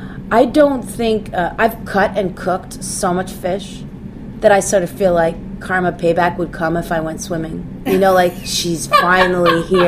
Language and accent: English; Manhattan, New York, United States; I grew up in Midtown Manhattan.